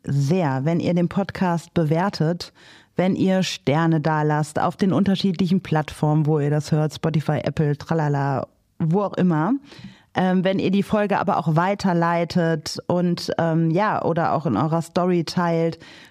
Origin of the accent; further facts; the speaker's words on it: North Rhine-Westphalia, Germany; Ich komme aus dem Ruhrpott